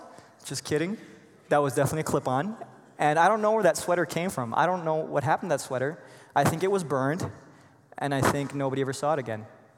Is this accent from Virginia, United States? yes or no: no; Chicago, Illinois, United States; And so I came from Chicago. I was born and raised in this Mexican family, and I came here for college.